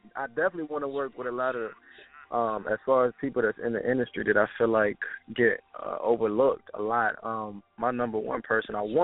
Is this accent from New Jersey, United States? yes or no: no; Virginia, United States; now in Atlanta, United States; I've been here for about 6 months now here in Atlanta, and I came from Virginia